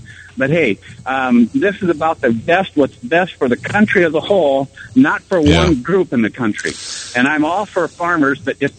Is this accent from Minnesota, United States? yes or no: yes; Minnesota, United States; I'm originally from Southwest Minnesota, and I've got friends that are farmers back there